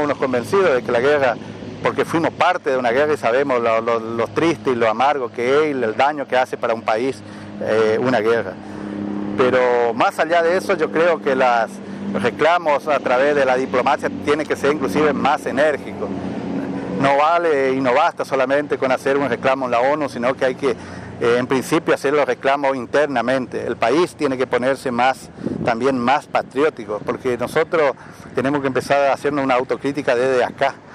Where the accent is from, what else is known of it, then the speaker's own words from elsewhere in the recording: Argentina; llamar a la reflexión como argentino, de que tenemos que ser agradecidos de tener una patria generosa como la Argentina